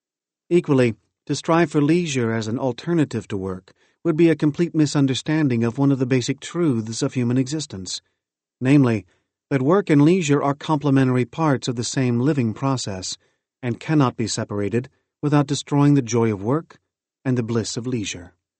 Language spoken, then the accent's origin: English; Bronx, New York, United States; When I grew up in the Bronx, my friend Mark got a lot of pressure from his parents